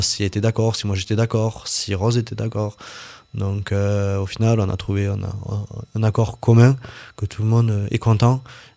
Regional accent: Millau, Occitanie, France; De Millau.

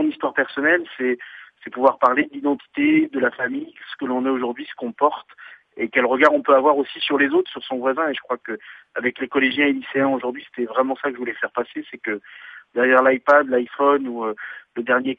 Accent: Pays de la Loire, France; moi j'ai grandi en Vendée, en plus dans une famille où la tradition populaire est très forte, et où on allait avec mon père, ethnologue, enregistrer les papiers et les mamies du secteur.

